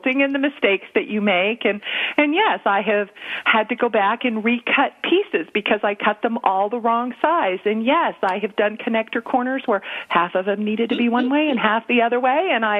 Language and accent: English; Colombia; born or raised there; also born or lived in Venezuela / Saudi Arabia